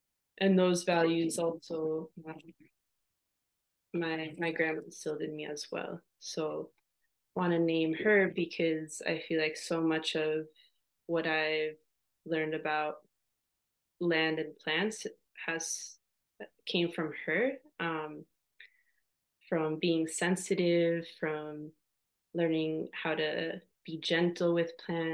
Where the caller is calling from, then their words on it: Los Angeles, California, United States; I just want to acknowledge that I'm calling from Tongva territory in California, so-called California in Los Angeles